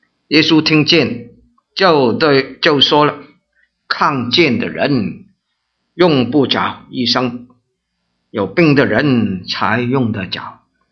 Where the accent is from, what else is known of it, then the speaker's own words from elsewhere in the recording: China; 好像我们中国人一样我们中国人怎么说我跟你做好朋友呢？